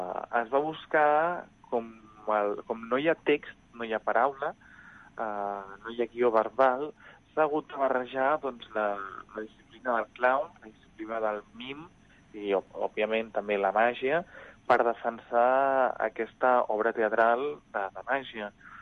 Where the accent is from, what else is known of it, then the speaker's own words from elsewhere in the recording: Bilbao, Basque Country, Spain; born there; és un nom basc, perquè jo vaig néixer a Bilbao